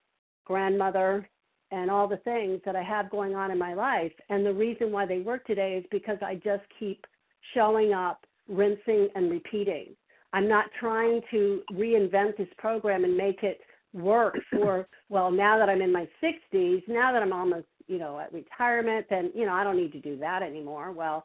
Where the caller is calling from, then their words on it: Virginia, United States; I'm from Virginia.